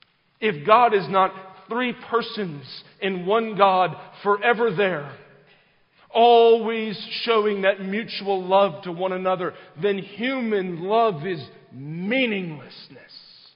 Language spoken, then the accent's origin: English; South Carolina, United States; to be away from home, to be away from where I grew up in South Carolina and remember Christmases there.